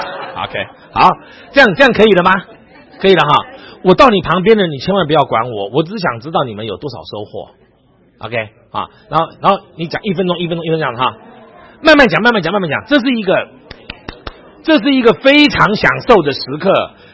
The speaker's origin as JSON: {"language": "Chinese", "country": "China", "said": "我们现在，我们都是中国人。"}